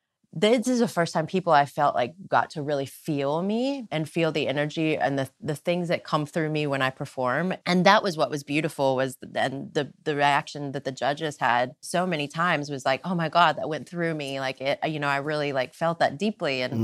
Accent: Mississippi, United States; accent: Southern drawl; My dad has tapes of me singing when I was 18 months old and I'm from Mississippi.

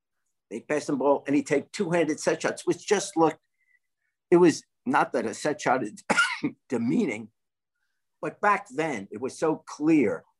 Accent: New York, United States; No, I grew up in New York, but when I was a kid, I was born in the 40s

